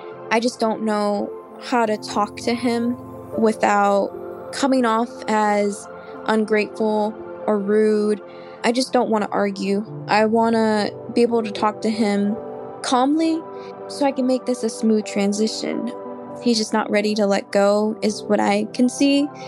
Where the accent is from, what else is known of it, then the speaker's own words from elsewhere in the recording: Pflugerville, Texas, United States; I'm 19. I'm from Pflugerville, Texas, which is 30 minutes away from Austin, Texas.